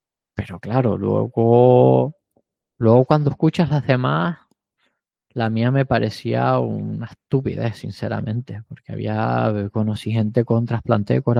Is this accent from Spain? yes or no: yes; Spain; now in Luxembourg